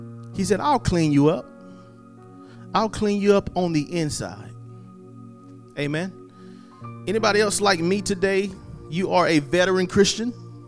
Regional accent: Fairfax, South Carolina, United States; I'm from Fairfax, South Carolina.

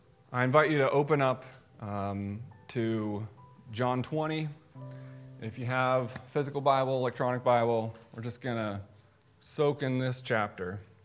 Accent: Pacific Northwest, United States; So growing up in the Northwest, took American history in high school, like everybody.

